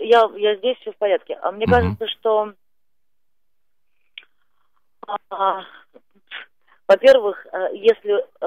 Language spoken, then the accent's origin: Russian; Russia; born there; Потому что я родилась в России, и я не хочу бежать.